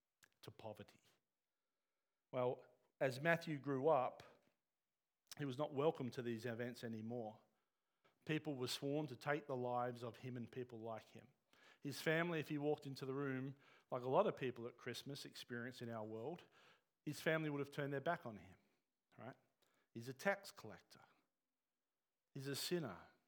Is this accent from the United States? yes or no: no; Australia; as an Australian